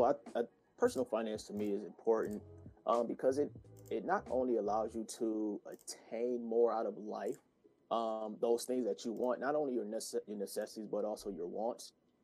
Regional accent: Detroit, Michigan, United States; I grew up in Detroit, Michigan, single parent home with my mother, and finance wasn't a big topic at all.

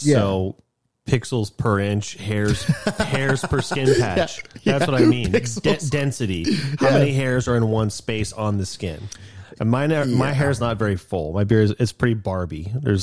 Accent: United States; born there; I was born in America.

